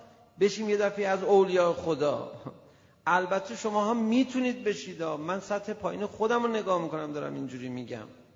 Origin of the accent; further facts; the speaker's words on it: Tehran, Tehran Province, Iran; میدونست ما تهرانیم،